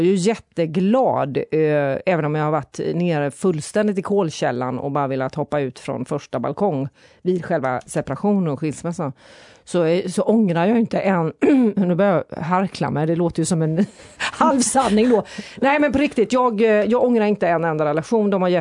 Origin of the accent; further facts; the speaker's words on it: Jönköping, Jönköping County, Sweden; vi bodde i Jönköping, det är så högkristligt. Mm. Vi har ju fler kyrkan invånare nästan i den där stan där jag växte upp.